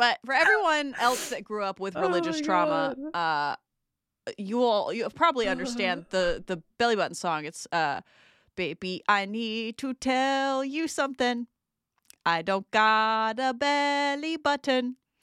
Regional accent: the South, United States; I grew up in the South in America.

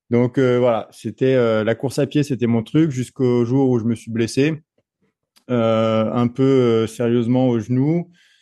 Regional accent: Annecy, Auvergne-Rhône-Alpes, France; now in La Réunion, France; Je suis originaire d'Annecy.

